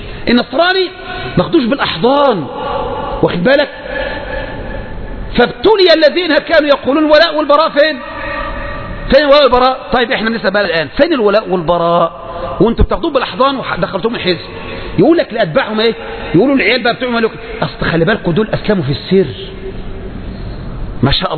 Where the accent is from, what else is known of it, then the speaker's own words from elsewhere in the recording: Egypt; إحنا بقى كمصريين